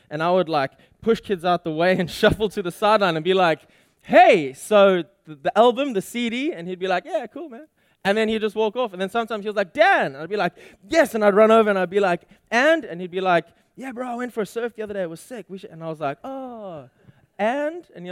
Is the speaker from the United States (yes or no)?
no; Durban, KwaZulu-Natal, South Africa; Growing up in South Africa